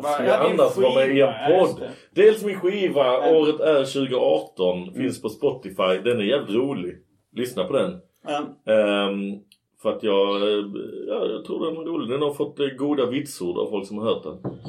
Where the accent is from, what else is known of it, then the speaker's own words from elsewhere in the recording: Skåne, Sweden; För vi är skåningar som har aldrig varit i Stockholm.